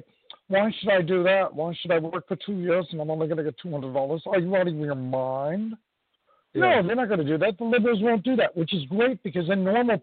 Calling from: New York, United States; from New York.

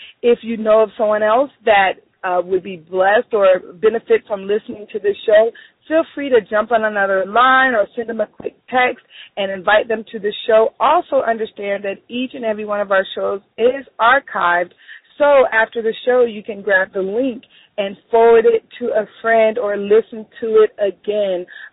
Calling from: Miami, Florida, United States; I'm calling in from Miami, Florida

